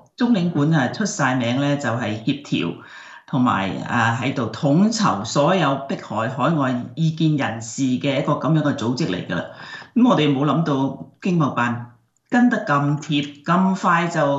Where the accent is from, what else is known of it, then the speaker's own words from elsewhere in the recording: Hong Kong; 我哋香港人就比较熟悉嘅就铜锣湾事件啦